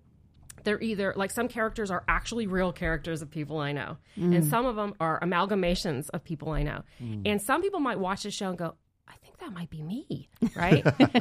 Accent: Burgettstown, Pennsylvania, United States; also born or lived in Kentucky / New York City; I grew up in Burgettstown, Pennsylvania, which is this little teeny tiny dot of a town on the West Virginia border. But then my family migrated to Kentucky. So I always say I'm from Pennsylvania.

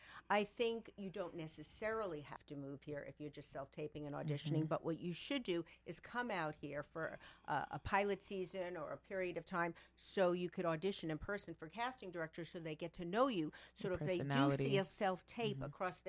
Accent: Queens, New York, United States; I don't know why I said Florida, but Queens. I'm from Queens, so I should know this.

